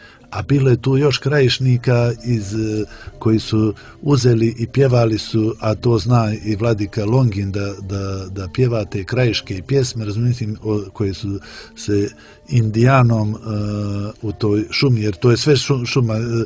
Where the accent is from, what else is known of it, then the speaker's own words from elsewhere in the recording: Montenegro; Olje i ja, mi smo iz Dješanske nahije, mi smo najbliži rod vladike, odnosno Svetoga Mardarija.